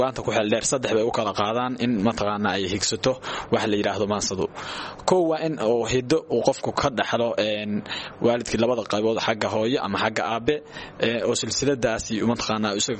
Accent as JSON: {"language": "Somali", "town": "Binna", "region": "Bari", "country": "Somalia", "tie": "born or raised there", "said": "anigu waxaan dhashay 27 bishii 4 1993 waxaan ku dhashay deegaanka Binna degmada Gumbax ee gobolka Bari waxbarashadeedii asaaskeedii degmada Gumbax baan ka qaatay"}